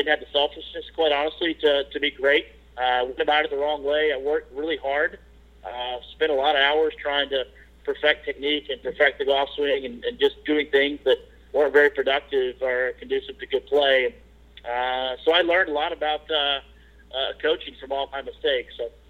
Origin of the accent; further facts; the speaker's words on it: Memphis, Tennessee, United States; we had a great course that I grew up in Memphis, Tennessee, a place called Windyke Country Club